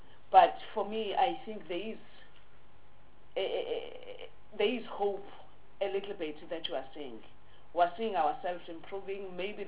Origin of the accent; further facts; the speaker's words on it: South Africa; And really, for me, looking there as a South African citizen, it was a concern.